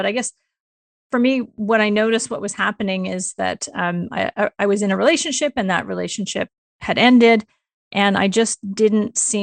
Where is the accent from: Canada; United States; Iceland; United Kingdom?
Canada; Calgary, Alberta; I'm originally from Alberta. I grew up in Calgary, and I started my university education actually out in British Columbia. So I did my first year at UBC